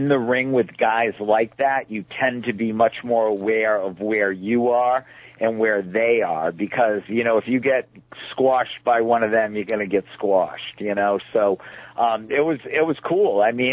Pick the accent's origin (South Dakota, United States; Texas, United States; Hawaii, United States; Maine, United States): Maine, United States; I did. I grew up in Maine. I am from Maine, and I grew up in Maine.